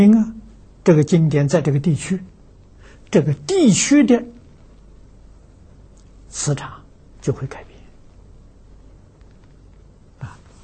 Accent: Anhui, China; 我记得我小时候，我是安徽人，啊，我在10几岁那个时候

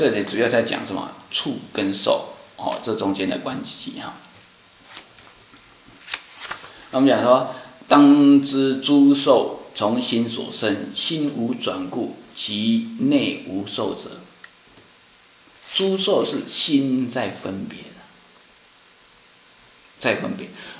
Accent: Taiwan; 我们台湾人喜欢吃臭豆腐

